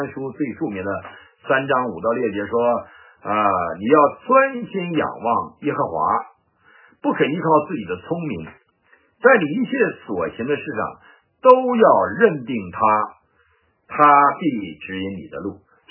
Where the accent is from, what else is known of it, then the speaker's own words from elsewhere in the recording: Northeast China, China; 这个但我也是东北人，但我没那么狡猾了